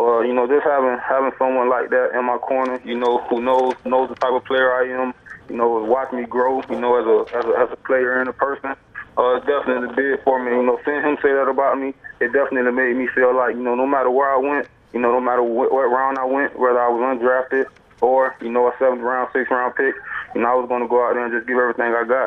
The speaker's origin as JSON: {"language": "English", "town": "Fort Myers", "region": "Florida", "country": "United States", "said": "We're both from the same area, both from Fort Myers. I'm from Fort Myers."}